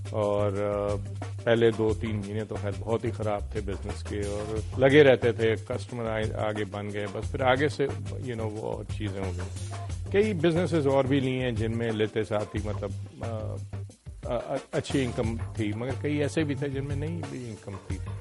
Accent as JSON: {"language": "Urdu", "country": "Pakistan", "said": "but may be it wasn't کہ ہم پاکستانی ہیں"}